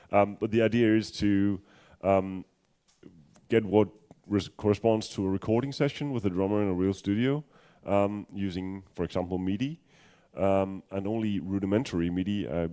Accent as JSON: {"language": "English", "country": "Denmark", "second_language": "English"}